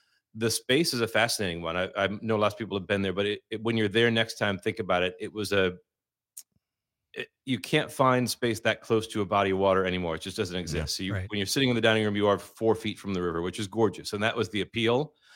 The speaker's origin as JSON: {"language": "English", "town": "Oshkosh", "region": "Wisconsin", "country": "United States", "tie": "born or raised there", "said": "Oshkosh is my hometown. I grew up here. I went to high school here and then left to do other stuff."}